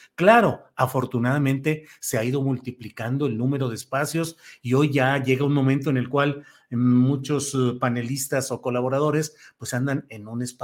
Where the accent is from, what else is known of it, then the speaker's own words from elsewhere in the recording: Torreón, Coahuila, Mexico; born there; nací en Torreón, Coahuila